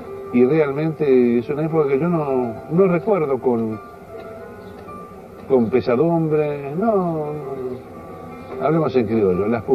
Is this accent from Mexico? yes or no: no; Argentina; Pero yo soy argentino, no con esto hago una bandera de exacerbado nacionalismo. Este es mi país y yo tengo que vivir acá y morir acá.